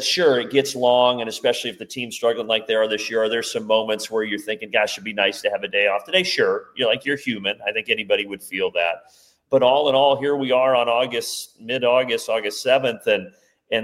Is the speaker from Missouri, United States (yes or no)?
no; Indiana, United States; And I also grew up loving basketball because I grew up in Indiana. I grew up in the Big Ten footprint.